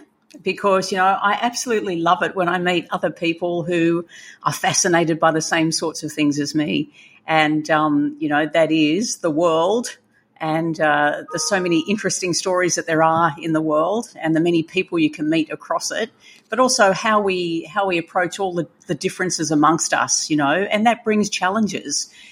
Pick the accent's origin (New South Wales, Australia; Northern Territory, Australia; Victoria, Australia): New South Wales, Australia; Manly; born there; I was born in Manly on the northern beaches of Sydney, and my mum and dad were surfers